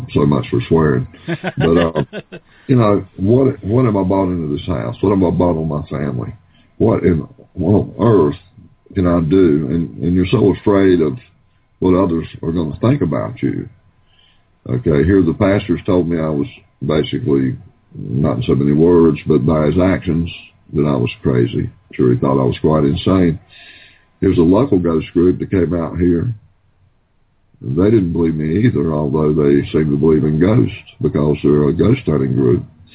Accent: the South, United States; you can tell by my voice, I'm from the South. I'm a country boy. I grew up hunting, grew up in the woods on a farm.

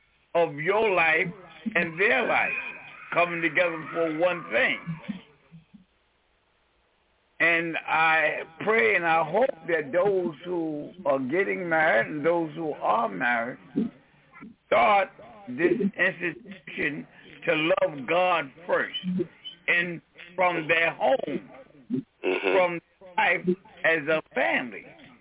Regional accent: New York City, New York, United States; I'm from New York City on planet Earth.

